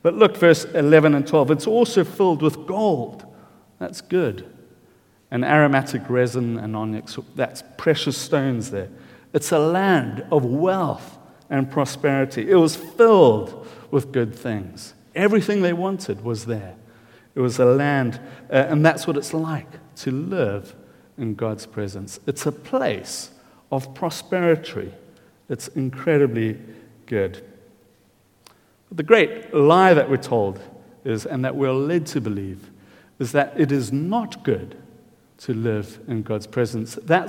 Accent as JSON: {"language": "English", "region": "KwaZulu-Natal", "country": "South Africa", "tie": "born or raised there", "said": "Growing up in Natal, you've got wonderful trees."}